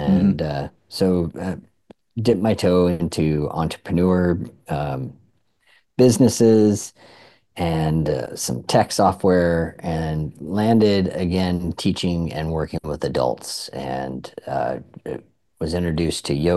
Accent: Lake Chelan, Washington, United States; So I grew up in Washington State here, on the other side of the mountains over in Lake Chelan. And so a small town.

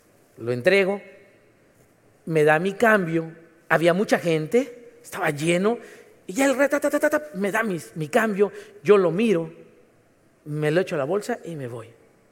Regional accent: Mexico City, Mexico; Yo soy de la Ciudad de México. Yo estaba estudiando en el Seminario Teológico Bautista de Lomas Verdes

